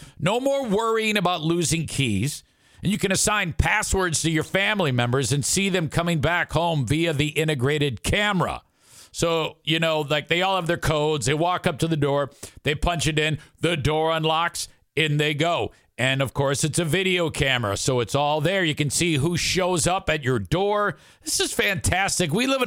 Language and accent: English; Michigan, United States; I'm from Michigan, United States.